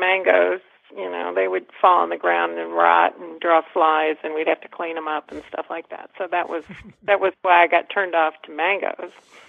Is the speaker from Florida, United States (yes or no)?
yes; Fort Lauderdale, Florida, United States; So the reason why I asked about them is because I grew up in Fort Lauderdale, and my dad really was into tropical plants.